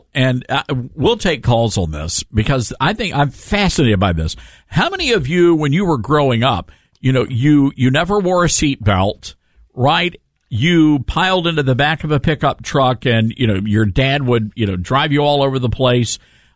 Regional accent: the South, United States; or I'm from the South, so if you had a good redneck joke, it was funny.

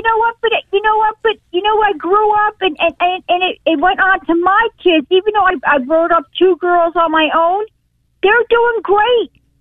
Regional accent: New Jersey, United States; It was me and my brother John. We grew up in Jersey

